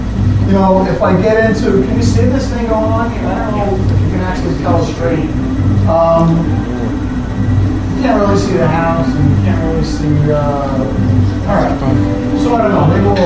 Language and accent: English; Brooklyn, New York, United States; Can you tell I'm from Brooklyn?